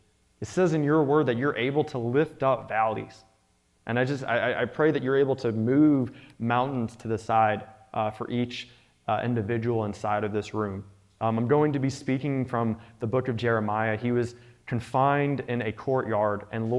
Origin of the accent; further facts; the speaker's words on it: Pennsylvania, United States; we're both from Pennsylvania, and she was living in Australia.